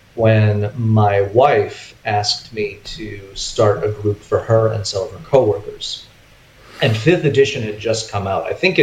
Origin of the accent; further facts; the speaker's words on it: Evanston, Illinois, United States; also born or lived in Chicago; I had moved back to Chicago at that point where I grew up. And Chicago area. I grew up in Evanston, but then I moved back to Chicago.